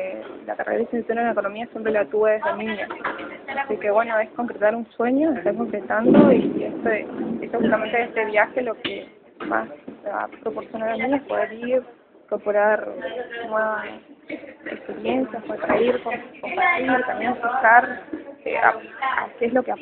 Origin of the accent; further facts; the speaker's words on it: Almafuerte, Córdoba, Argentina; tengo 20 años, soy de Almafuerte, una colonia a 80 kilómetros acá de la Universidad del Campus aproximadamente.